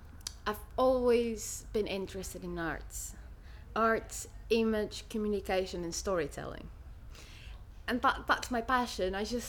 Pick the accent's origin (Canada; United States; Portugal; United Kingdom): Portugal; Porto, Norte; I'm from Porto. It's a beautiful city, both by the sea and the river. It's a very nostalgic city